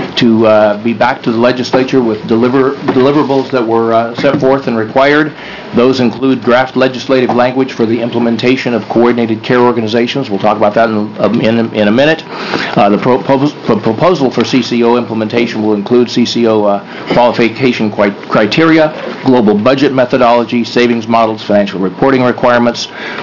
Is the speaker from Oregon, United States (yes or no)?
yes; Portland, Oregon, United States; from Portland, Chair of the Oregon Health Policy Board.